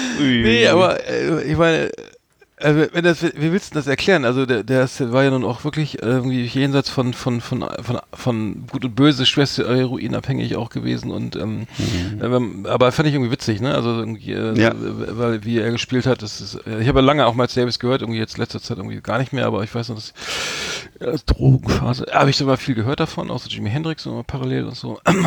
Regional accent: Bremen, Germany; ich bin ja auch als Bremer nicht der geborene Großstädter

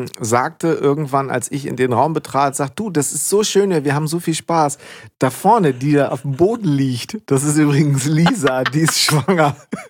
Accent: Münster, North Rhine-Westphalia, Germany; wir sind beide Münsteraner.

